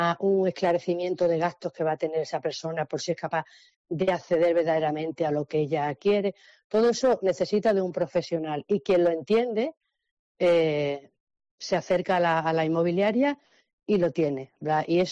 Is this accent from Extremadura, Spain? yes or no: yes; Almendralejo, Extremadura, Spain; todas las personas que trabajamos en la oficina somos de Almendralejo.